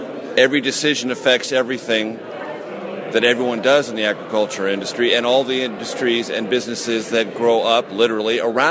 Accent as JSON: {"language": "English", "region": "California", "country": "United States", "tie": "born or raised there", "said": "The drought in California, my home state, is a huge issue"}